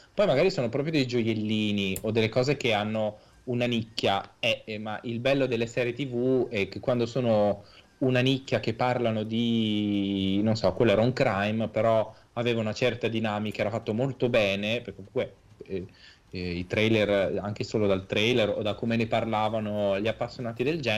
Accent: Milan, Lombardy, Italy; infatti noi siamo milanesi tra virgolette, siamo originari di qua

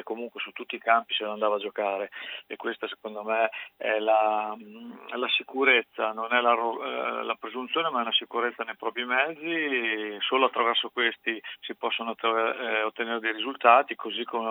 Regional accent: Parma, Emilia-Romagna, Italy; io sono nato a Parma, cresciuto nel Parma, esordito nel Parma, andavo in curva quando giocavo ancora nel settore giovanile del Parma, quindi sono parmigiano a tutti gli effetti e tifoso del Parma.

